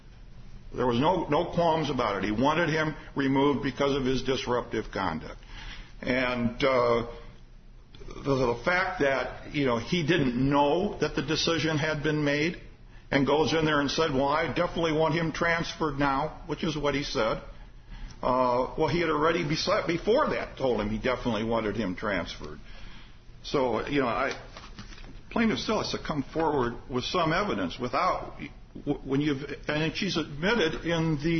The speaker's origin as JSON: {"language": "English", "region": "Indiana", "country": "United States", "said": "Yes. Yes, you're right. I'm from Lake County."}